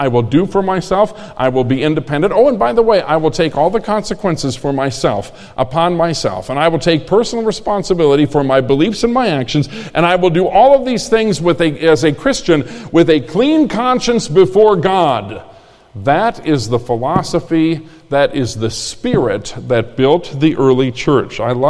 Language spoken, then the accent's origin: English; United States; It's my opinion, and I'm entitled to it because I'm an American, okay, and I'm a free thinker, okay?